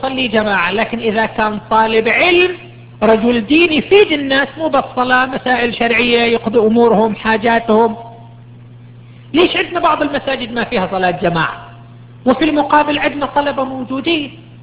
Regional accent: Qatif, Eastern Province, Saudi Arabia; لكن مع الأسف هذا لم يترتب عندنا في القطيف لحد الآن

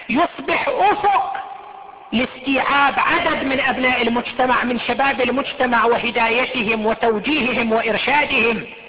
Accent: Qatif, Eastern Province, Saudi Arabia; والان الحمد لله صارت عندنا في القطيف

